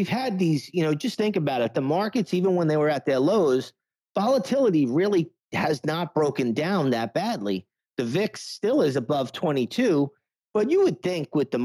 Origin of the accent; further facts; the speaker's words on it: New York, United States; You know, when I have a lot of people living, you know, growing up in New York, same as you, we know a lot of people in the restaurant industry.